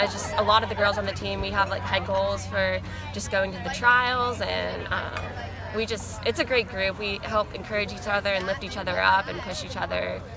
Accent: Raleigh, North Carolina, United States; it's just great to be able to represent Raleigh and just be around my hometown.

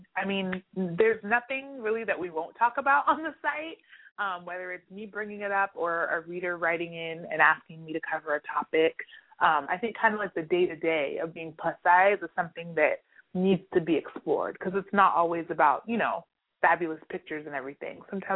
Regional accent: California, United States; now in New York, United States; I am from the Central Valley in California. So I have a lot of family in L.A. I visit there a lot, but we're in between L.A. and San Francisco.

